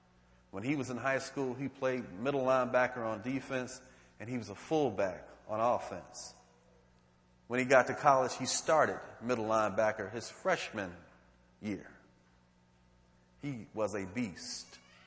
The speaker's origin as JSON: {"language": "English", "town": "Cleveland", "region": "Ohio", "country": "United States", "tie": "born or raised there", "said": "I grew up on Miles Avenue in Cleveland, Ohio. And that part of town was known for car thieves."}